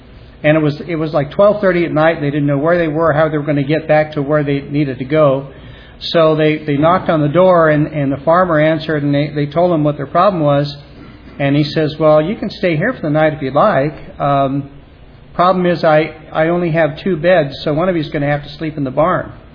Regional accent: Denver, Colorado, United States; I was raised in Denver, Colorado, and I played baseball and I played music. Pretty much, you know, everybody in my neighborhood knew me as … the baseball player

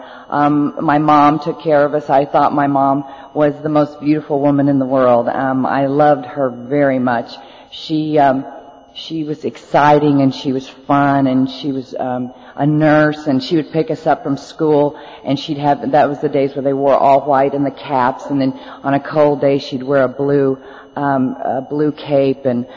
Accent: Norman, Oklahoma, United States; I'm from Norman, Oklahoma, the Phoenix group.

